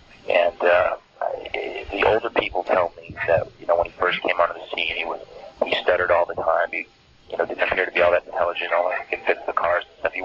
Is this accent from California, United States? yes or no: no; Bangor, Maine, United States; Well, I grew up in Bangor, Maine, of all places. And, you know, after I was a small-town high school kid, I just wanted to get out and make it to L.A.